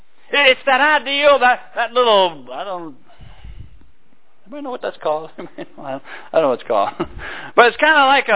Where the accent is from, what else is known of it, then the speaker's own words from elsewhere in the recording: Louisville, Kentucky, United States; Oh, yeah, I grew up in Louisville. And then right after I got out of high school, I learned the truth, obeyed the gospel.